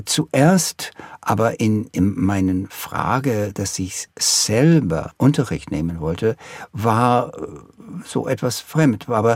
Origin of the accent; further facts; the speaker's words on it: Milwaukee, Wisconsin, United States; Ich glaube, dass die Zeit, so als meine Kindheit in Milwaukee, war ein bisschen eine Entdeckungszeit.